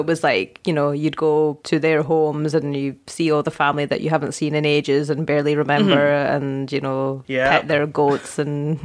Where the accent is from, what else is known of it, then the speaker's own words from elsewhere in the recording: United Kingdom; I know, but we're British, so you say what you're not going to do, but you actually do that, you know.